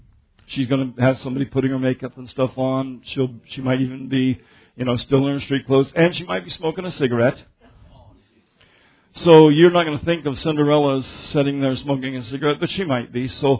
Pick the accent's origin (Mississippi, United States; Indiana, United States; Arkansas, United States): Arkansas, United States; I'm a woodsman from Arkansas. This is my home turf.